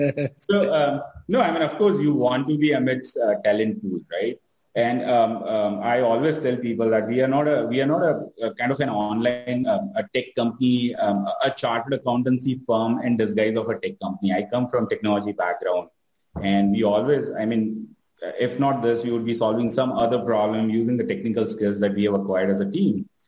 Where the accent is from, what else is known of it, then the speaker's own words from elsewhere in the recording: Ahmedabad, Gujarat, India; And so decided to move back to Ahmedabad, which is my hometown.